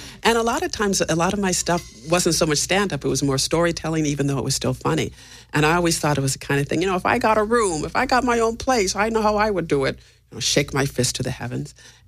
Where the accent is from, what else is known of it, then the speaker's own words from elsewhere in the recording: San Francisco, California, United States; I'm from San Francisco. And I grew up in that kind of family where you were supposed to pronunciate and speak well.